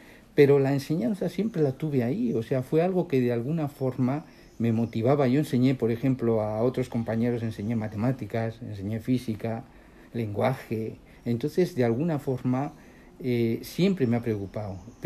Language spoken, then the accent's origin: Spanish; Santurtzi, Basque Country, Spain; yo vengo de España, vengo de Santurce, es un puerto pesquero en Euskadi, en el País Vasco.